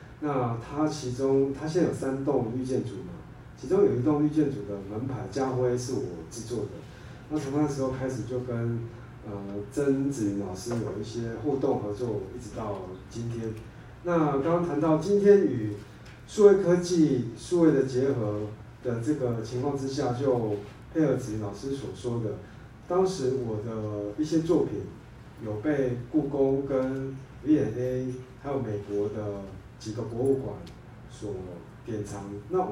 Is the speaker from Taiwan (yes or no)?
yes; Alishan, Chiayi County, Taiwan; 其实我来自嘉义的乡下阿里山的三脚下